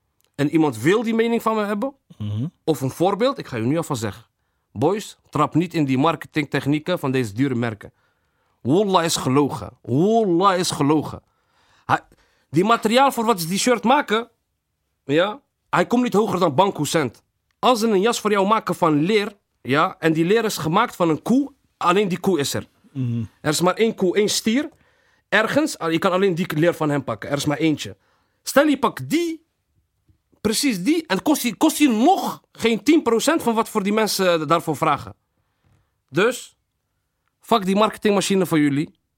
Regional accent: Rotterdam, South Holland, Netherlands; Is gewoon waar ik ben opgegroeid, waar ik alles heb gedaan. Gewoon Rotterdam, maar Rotterdam eigenlijk helemaal.

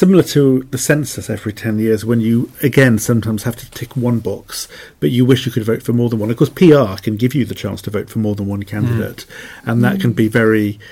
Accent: Cardiff, Wales, United Kingdom; where I used to live when I grew up in Cardiff.

